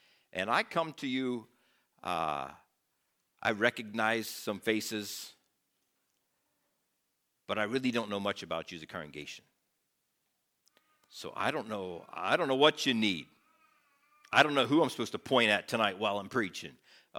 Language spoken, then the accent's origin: English; Clona, Iowa, United States; moved away as an adult; also born or lived in Grenada; now in Minnesota, United States; I grew up in Clona, Iowa, so that's Midwest, so there's a little connection there.